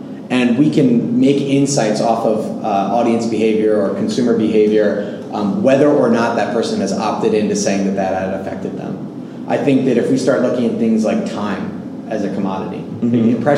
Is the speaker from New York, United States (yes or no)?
yes; New York, United States; but I, as a New Yorker, avoid it.